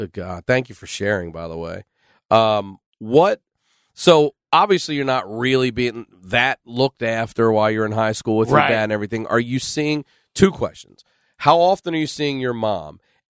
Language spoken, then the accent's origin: English; Baltimore, Maryland, United States; I'm originally from Baltimore. You see people fall asleep standing up on the fucking sidewalk from heroin.